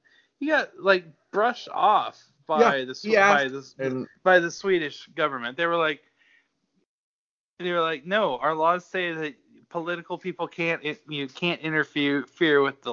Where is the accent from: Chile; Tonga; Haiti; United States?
United States; if I had gone to Sweden and they'd arrested me for something, as an American, the first thing I would have wanted to do was get the fuck out of Sweden.